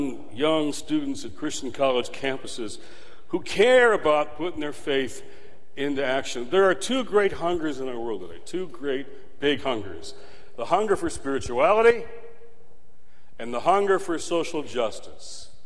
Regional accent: Detroit, Michigan, United States; I was in Detroit, my hometown, one night staying at the Days Inn

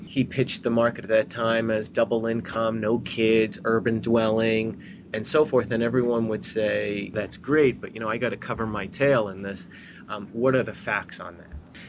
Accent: New Jersey, United States; I'm 46 years old. I'm born and bred in New Jersey.

